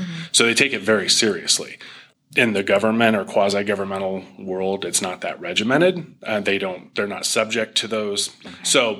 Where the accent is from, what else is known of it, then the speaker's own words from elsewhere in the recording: Iowa, United States; And by the way, I grew up in Iowa.